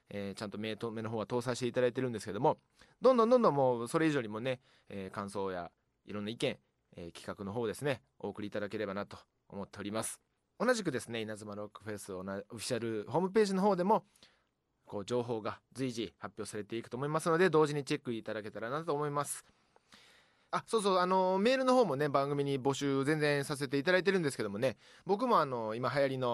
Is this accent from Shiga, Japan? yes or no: yes; Shiga, Japan; こうやってね、自分が生まれ育ったこの滋賀県で皆さんとこういろいろコミュニケーションが取れるというのは